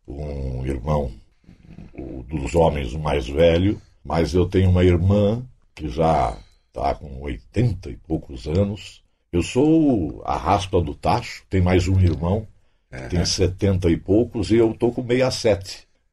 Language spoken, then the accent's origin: Portuguese; São Paulo, Brazil; quando eu nasci, nós morávamos num porão na Vila das Mercês.